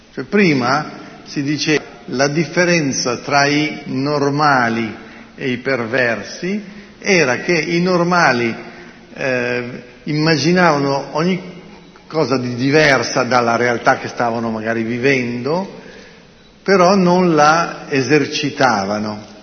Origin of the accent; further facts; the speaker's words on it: Murano, Veneto, Italy; Io invece sono di Murano.